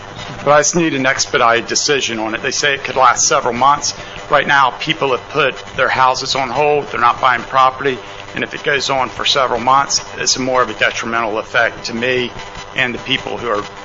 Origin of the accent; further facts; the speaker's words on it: Wanchese, North Carolina, United States; I come from Dare County, actually Roanoke Island, just outside Wanchese.